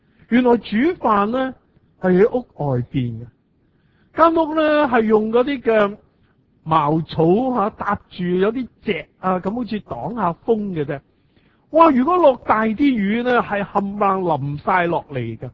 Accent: Hong Kong

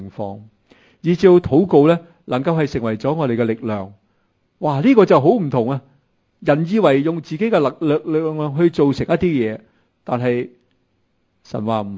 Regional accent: China

